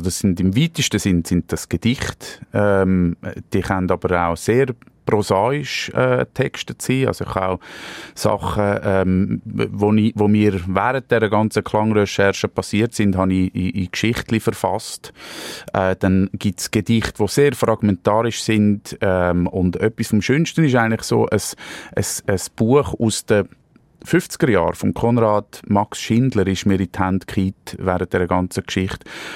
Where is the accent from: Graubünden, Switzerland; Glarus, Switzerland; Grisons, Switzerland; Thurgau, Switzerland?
Glarus, Switzerland; Näfels; Ich bin in Nevels aufgewachsen, es ist nicht in Glaris.